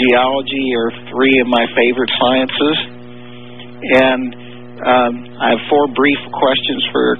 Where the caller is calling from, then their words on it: Goshen, Indiana, United States; from Goshen, Indiana, between South Bend and Fort Wayne.